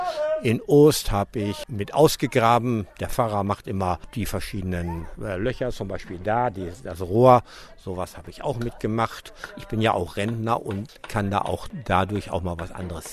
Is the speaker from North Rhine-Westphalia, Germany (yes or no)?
yes; Halle, North Rhine-Westphalia, Germany; Ich komme aus Halle in Westfalen. Jahrgang 51 bin ich.